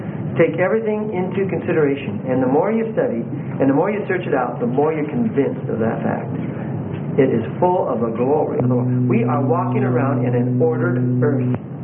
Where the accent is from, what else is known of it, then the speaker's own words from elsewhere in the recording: Alaska, United States; Growing up in Alaska, in a real fertile valley up there, and just because of the weather, it just hits it right